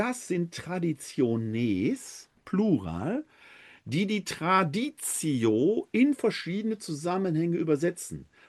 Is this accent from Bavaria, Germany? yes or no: no; Essen, North Rhine-Westphalia, Germany; now in Wuppertal, Germany; Ich komme aus Essen. Da war das vielleicht Brauch. Im Ruhrgebiet, in meiner Heimat